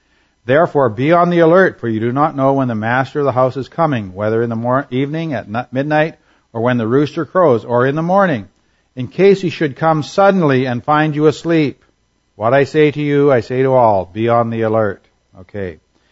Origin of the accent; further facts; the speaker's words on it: Alberta, Canada; I was in my hometown in Alberta, I believe it was.